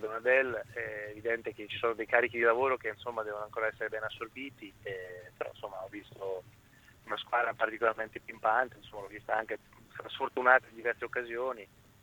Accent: Ancona, Marche, Italy; Da anconetano a tifoso anconetano

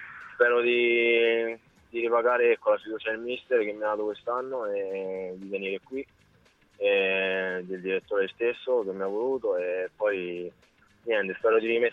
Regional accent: Ascoli Piceno, Marche, Italy; quando vado in campo non è che sto a pensare che sono di Ascoli

